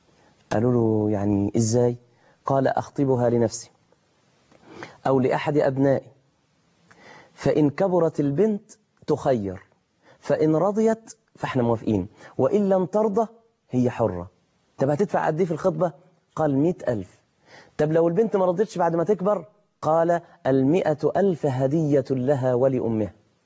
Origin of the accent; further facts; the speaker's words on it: Mansoura, Dakahlia, Egypt; زي ما بيتقال عندنا في المنصوره مثلا